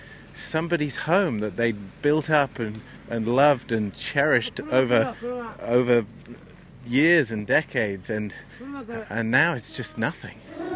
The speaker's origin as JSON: {"language": "English", "country": "United States", "said": "From America."}